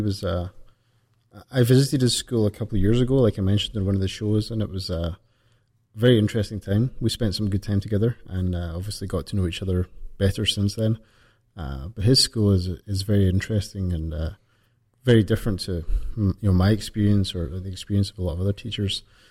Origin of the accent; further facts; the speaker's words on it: Scotland, United Kingdom; I couldn't possibly comment. I'm Scottish.